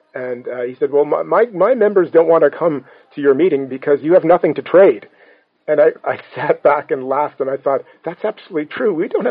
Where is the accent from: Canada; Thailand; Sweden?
Canada; Newfoundland and Labrador; I'm a Newfoundlander, yeah.